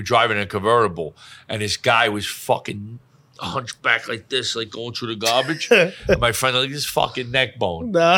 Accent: Queens, New York, United States; also born or lived in Williamsburg; So I was born in Williamsburg, but I lived there when I was a little kid. Mm-hmm. And we moved to Queens, which was like a step up.

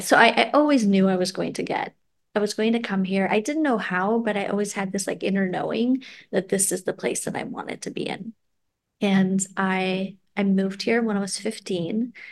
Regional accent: Albania; I grew up in Albania, this tiny little Mediterranean country in Eastern Europe. It's north of Greece.

